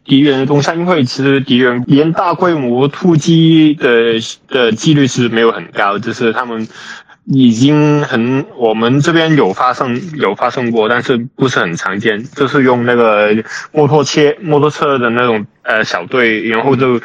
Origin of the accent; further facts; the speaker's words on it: Hong Kong; moved away as an adult; now in Ukraine; 对，我是一名来自香港的土生土长的香港人，对，然后就是今年年初的时候，就自己一个飞过来乌克兰这边参军了。